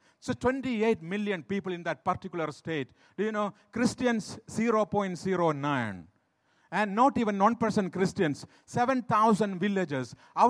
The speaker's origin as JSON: {"language": "English", "region": "South India", "country": "India", "said": "I am extremely from South India."}